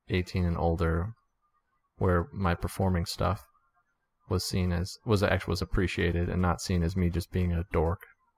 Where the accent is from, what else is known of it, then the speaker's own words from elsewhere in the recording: Illinois, United States; I'm from Illinois. We didn't get that much for our cans.